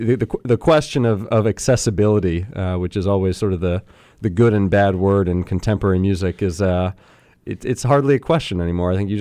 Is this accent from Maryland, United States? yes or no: yes; Baltimore, Maryland, United States; So I grew up in Baltimore and was taking lessons there.